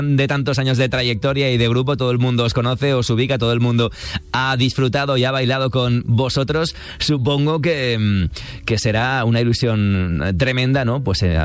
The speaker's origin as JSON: {"language": "Spanish", "town": "Pamplona", "region": "Navarre", "country": "Spain", "said": "Pero yo al final, yo soy navarro, yo soy de Pamplona."}